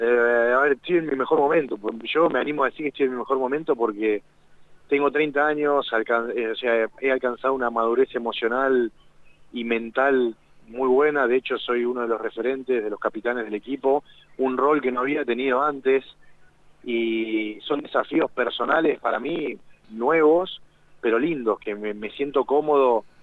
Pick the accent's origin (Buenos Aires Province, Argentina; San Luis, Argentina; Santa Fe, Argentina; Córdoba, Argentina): Buenos Aires Province, Argentina; La Plata; moved away; yo me veo en Argentina, yo soy argentino, y mi lugar en el mundo es acá, y es en la ciudad de La Plata. O sea, yo no me vería viviendo en otro lugar.